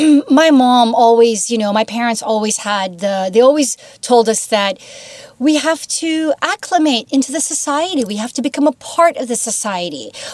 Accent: Chicago, Illinois, United States; born there; I was born in Chicago in 72. I'm 47.

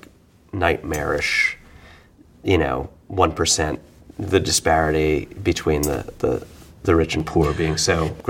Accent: New York City, New York, United States; born or raised there

